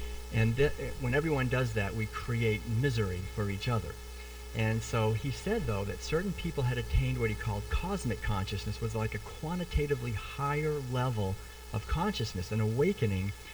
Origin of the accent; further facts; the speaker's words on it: Concord, Massachusetts, United States; I remember as I was growing up in Concord, Massachusetts, which is where I was born and raised